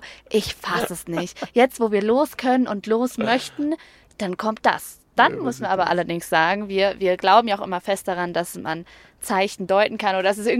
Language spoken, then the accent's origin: German; Germany; Ich bin aus Deutschland, ich bin in dem Fall die Ausländerin